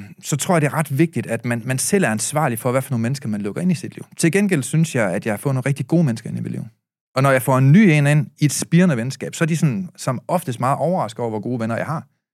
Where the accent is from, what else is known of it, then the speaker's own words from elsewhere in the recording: Aalborg, North Denmark Region, Denmark; now in Copenhagen, Denmark; Jeg er opvokset i Aalborg, for det første. Jeg flyttede til København